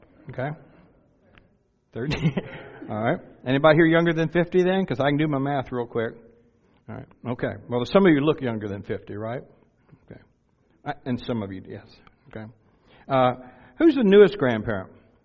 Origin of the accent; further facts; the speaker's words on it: Delmarva Peninsula, United States; I grew up on the Delmarva Peninsula